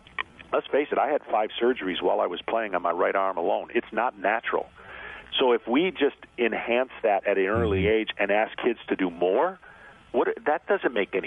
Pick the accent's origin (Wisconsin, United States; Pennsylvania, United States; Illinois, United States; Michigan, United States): Michigan, United States; I grew up in Michigan, so what do we have, about a month and a half of summer?